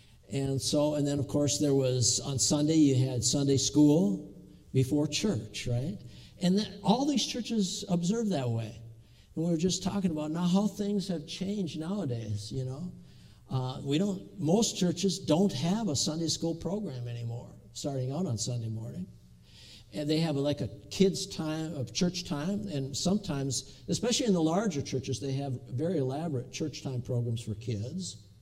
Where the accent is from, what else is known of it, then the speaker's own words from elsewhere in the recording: Duluth, Minnesota, United States; we grew up in Baptist churches. I in Lakeside, Duluth, Minnesota